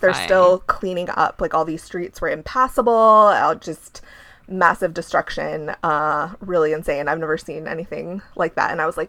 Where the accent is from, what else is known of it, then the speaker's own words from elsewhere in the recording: Ohio, United States; And I'm from Ohio.